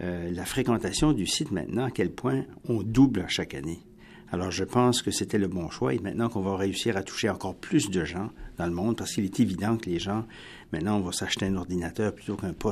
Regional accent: New Brunswick, Canada; born there; quand j'étais jeune, parce que moi je suis né au Nouveau-Brunswick

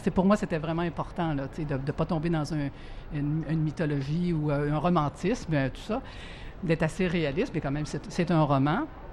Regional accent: Quebec, Canada; je suis une Québécoise assez peut-être typique

